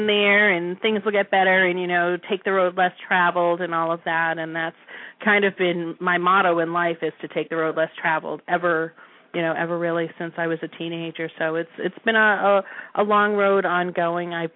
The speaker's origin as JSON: {"language": "English", "region": "Massachusetts", "country": "United States", "said": "I am originally from Massachusetts."}